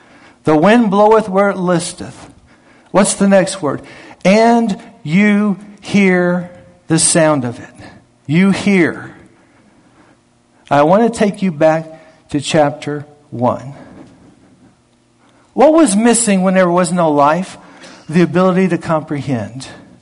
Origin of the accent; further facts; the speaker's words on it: Florida, United States; And I came from Florida. In Florida, they sell little cans of sunshine.